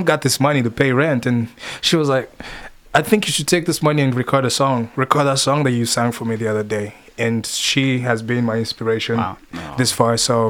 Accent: Kenya; also born or lived in Congo; now in Lexington, United States; I was born in Congo. I was raised in Kenya, and I've lived in Lexington, Kentucky for... It's going to be 4 years on Sunday, actually.

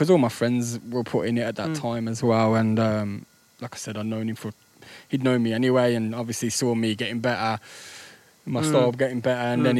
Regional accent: Birmingham, West Midlands, United Kingdom; I'm from Birmingham.

